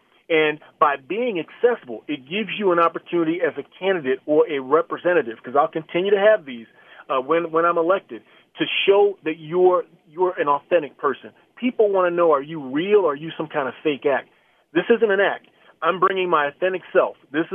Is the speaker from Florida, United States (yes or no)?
yes; Key West, Florida, United States; now in Chaska, United States; most people know that I'm from Key West, Florida originally, but I am an adopted Minnesotan. We lived here for 15 years now. Me and my wife live out in Chaska.